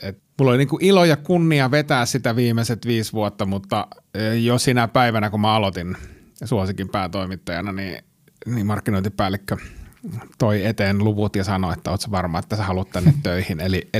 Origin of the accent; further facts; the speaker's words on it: Suomussalmi, Kainuu, Finland; Mä oon siis Kainuusta kotoisin, Suomussalmet, pieneltä paikkakunnalta.